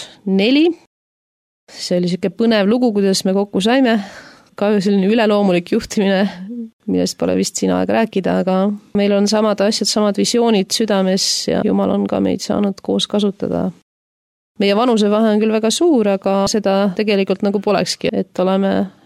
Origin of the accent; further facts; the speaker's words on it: Koigi, Järva County, Estonia; Järvamaalt Koigi külast oleme pärit huvitaval kombel samast külast, kus … Käisime samas koolis ja laulsime samas ansamblis.